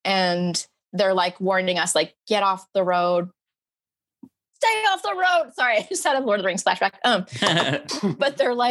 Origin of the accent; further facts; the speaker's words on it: Monterey, California, United States; It was wooden, the one where I grew up in Monterey.